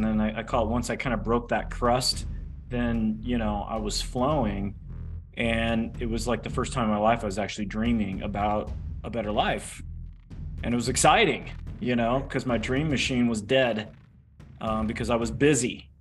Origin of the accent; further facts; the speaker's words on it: Loveland, Colorado, United States; Yeah, I just grew up in Loveland, which is like 60 miles north of Denver, and, you know, went to Colorado State University